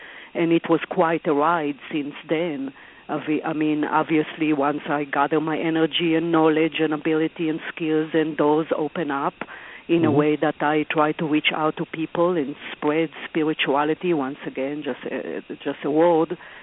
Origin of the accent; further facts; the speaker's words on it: Israel; now in United States; I grew up in Israel, as you mentioned, and in being raised in an Orthodox Jewish home, and arrived to the U.S. about 20-plus years ago